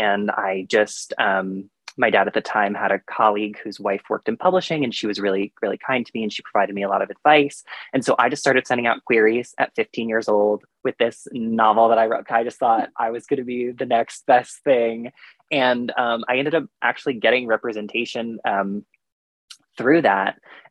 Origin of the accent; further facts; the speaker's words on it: Old Bridge, New Jersey, United States; I'm from Old Bridge, New Jersey, which is about 45 minutes outside of Manhattan, depending on traffic.